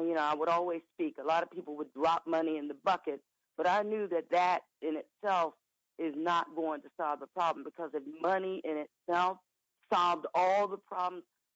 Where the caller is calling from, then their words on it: Maryland, United States; I'm calling from Maryland.